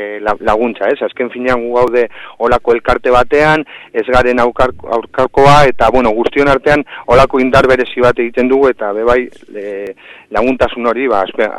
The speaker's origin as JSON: {"language": "Basque", "town": "Barakaldo", "region": "Basque Country", "country": "Spain", "said": "Bai, ni Barakaldarra naiz eta oso pozik amena osoan egiteaz"}